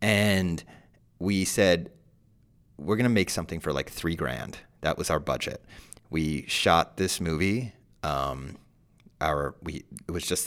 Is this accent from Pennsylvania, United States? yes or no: no; New Jersey, United States; I'm also from Jersey.